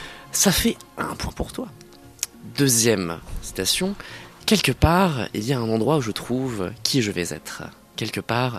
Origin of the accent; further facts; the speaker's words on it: France; accent: French; Avec mon superbe accent franchouillard.